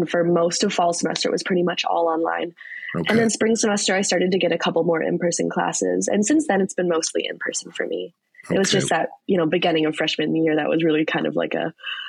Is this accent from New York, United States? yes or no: no; Edina, Minnesota, United States; So I grew up in Edina, Minnesota.